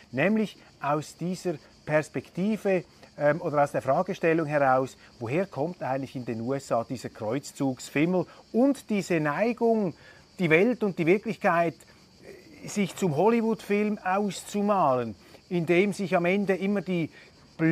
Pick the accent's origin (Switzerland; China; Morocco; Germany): Switzerland; dass ich als Schweizer sehr vorsichtig bin darin, mich über Österreich zu äußern